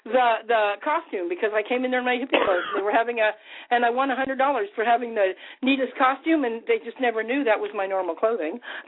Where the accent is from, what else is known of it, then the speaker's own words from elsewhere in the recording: Indiana, United States; She's a wonderful girl, and I grew up with her in Indiana.